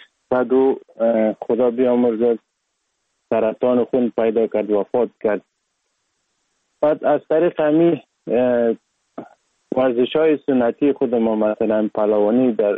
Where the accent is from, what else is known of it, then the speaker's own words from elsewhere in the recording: Sheberghan, Jowzjan, Afghanistan; also born or lived in Sar-e Pol; اصلا زاده ولایت سرپل استم، در ولایت جوزجان کلان شدیم. تحصیلات ما، مکتب ما، همه چیز ما در ولایت جوزجان خواندیم.